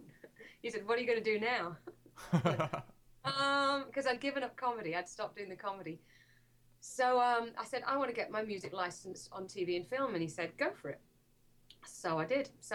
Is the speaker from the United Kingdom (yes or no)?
yes; United Kingdom; moved away; Because there are so many Brits here. And now if a British person comes up to me and goes, oh, where are you from? I think, oh, you're new.